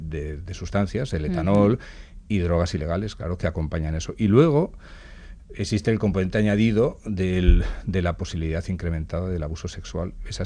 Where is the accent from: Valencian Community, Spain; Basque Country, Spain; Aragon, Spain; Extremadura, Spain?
Basque Country, Spain; lo digo desgraciadamente como vasco, pues son más frecuentes aquí en Euskadi